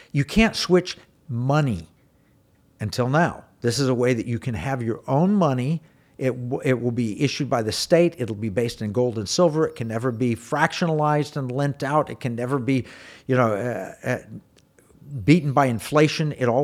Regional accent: Oklahoma, United States; You know, I grew up in Oklahoma.

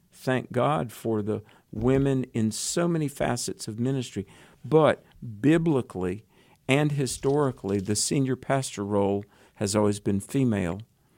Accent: North Carolina, United States; My home state of North Carolina

